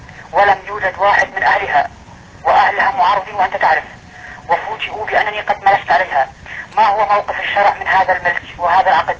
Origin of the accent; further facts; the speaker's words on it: Jordan; وأنا أردني.